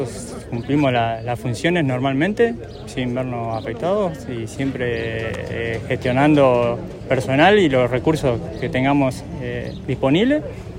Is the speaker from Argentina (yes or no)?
yes; Colón, Entre Ríos, Argentina; Yo soy oriundo de Colón, Entre Ríos, así que bueno, así que bueno, un privilegio también poder estar pisando solo entrerriano